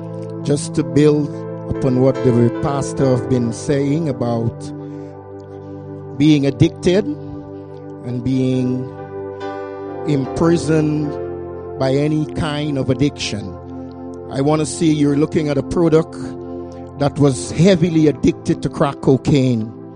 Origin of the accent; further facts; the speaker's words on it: Guyana; born there; I was born in Guyana, South America. I was not from Brazil